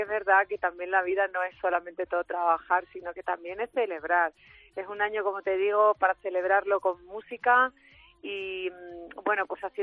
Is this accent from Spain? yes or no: yes; Valencia de Alcántara, Extremadura, Spain; Formaba parte de una murga de carnavalera en Valencia de Alcántara, en mi pueblo